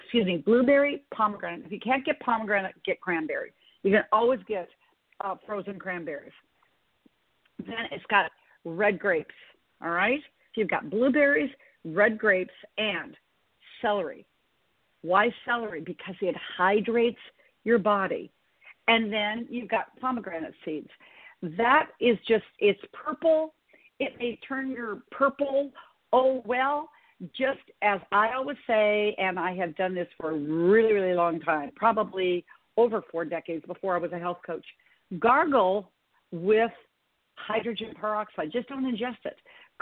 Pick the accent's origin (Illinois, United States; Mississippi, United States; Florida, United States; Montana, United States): Montana, United States; born or raised there